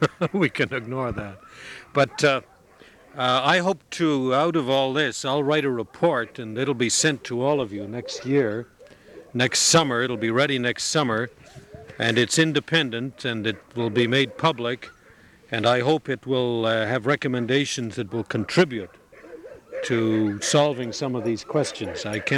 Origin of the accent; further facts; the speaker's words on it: Canada; I come from Canada, but they asked me to come because they wanted somebody from outside Alaska.